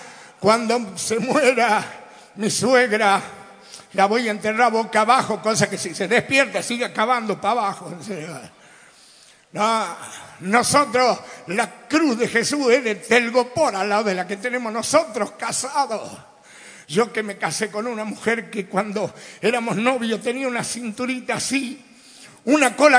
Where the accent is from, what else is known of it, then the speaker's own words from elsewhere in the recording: Tucumán, Argentina; Yo vengo de Tucumán, donde nadie quiere a nadie.